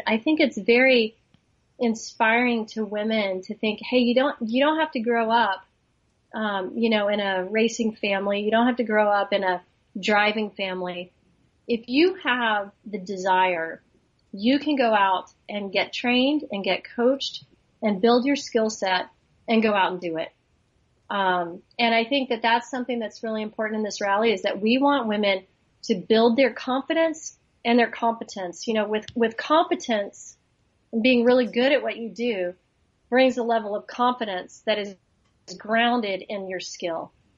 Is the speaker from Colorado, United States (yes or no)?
yes; Crested Butte, Colorado, United States; now in California, United States; You know, I moved to California from Colorado, from Crested Butte, Colorado, which is where my home is, and really special place.